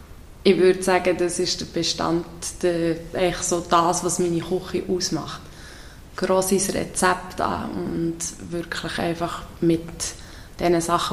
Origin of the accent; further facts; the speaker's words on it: Solothurn, Switzerland; ich bin in der Nähe von Solothurn aufgewachsen und schon als Kind auf diesen einen Hof. Genau, der Kreuzplatzhof in Bonnigen.